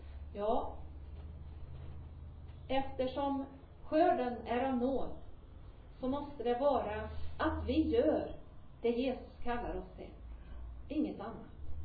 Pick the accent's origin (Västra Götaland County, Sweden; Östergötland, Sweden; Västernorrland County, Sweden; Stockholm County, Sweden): Västra Götaland County, Sweden; Tidaholm; Och jag växte upp i Tidaholm.